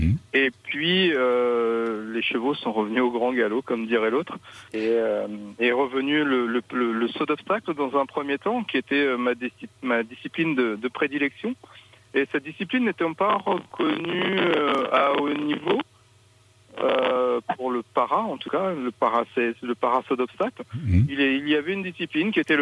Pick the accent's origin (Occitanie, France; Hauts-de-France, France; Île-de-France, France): Hauts-de-France, France; born there; moved away; je suis né dans l'Aisne et j'en suis parti même assez rapidement, mais je suis effectivement natif de la Picardie.